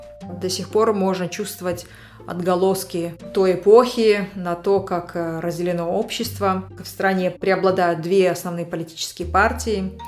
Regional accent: Kazakhstan; moved away; Казахстан – это моя родина. Хотя я говорю, что я родилась в Советском Союзе, тем не менее, Казахстан – это моя родина, это страна, где живут мои родные, и часть моего сердца все равно всегда будет в Казахстане.

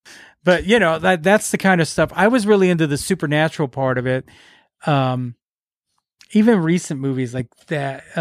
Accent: Texas, United States; Which, you know, being in Texas, the Bible Belt. We grew up in the Bible Belt.

